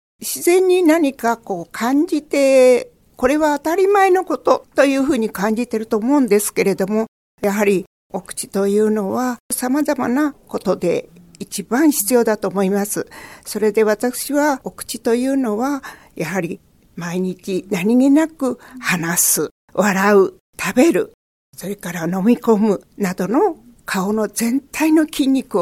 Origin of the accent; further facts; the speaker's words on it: Fujisawa, Kanagawa, Japan; 私は生まれも育ちも藤沢でございます。